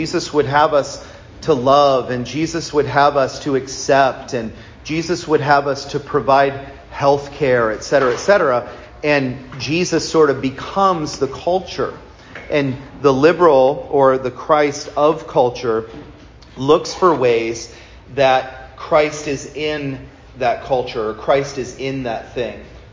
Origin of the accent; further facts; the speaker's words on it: Pennsylvania, United States; And I grew up in Pennsylvania. You know, I grew up around Amish people and, you know, little towns with places where you'd tie your horse to go in the store because of so many Amish.